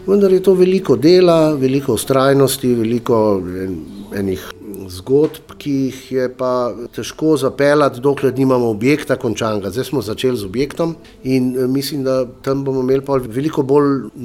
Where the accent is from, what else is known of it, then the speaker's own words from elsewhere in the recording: Ljubljana, Central Slovenia, Slovenia; mi smo le iz Ljubljane bili, nihče nas ni poznal